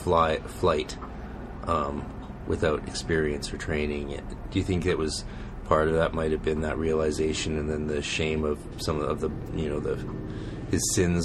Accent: Canada; I know different states, we're Canadian, right, so we don't have a clue

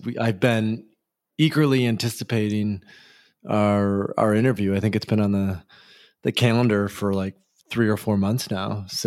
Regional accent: Michigan, United States; when I tell people I'm from West Michigan, like nowadays, and they know what I do professionally, they don't get it.

